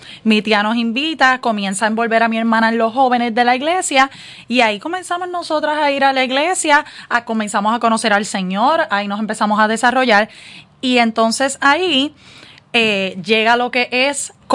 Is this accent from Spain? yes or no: no; Arecibo, Puerto Rico; yo nací en Arecibo, Puerto Rico, orgullosamente del campo. Mucha gente me ven, dicen que no lo parezco, pero yo soy jíbara de campo